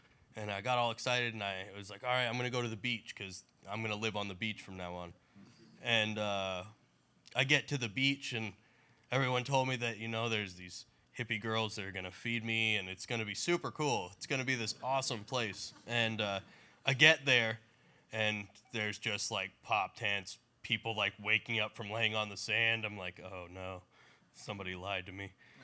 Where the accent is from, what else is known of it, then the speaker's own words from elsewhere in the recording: East Coast, United States; now in California, United States; you know, I'm from the East Coast, so it gets pretty cold, and I had never been to California. So I decided that instead of being homeless in the cold, I was going to come be homeless in California.